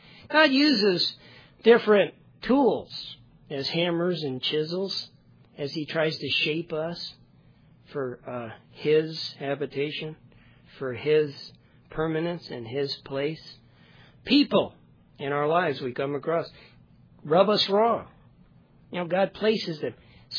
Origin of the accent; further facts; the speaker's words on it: Florida, United States; I grew up in Florida, and we had this sports complex.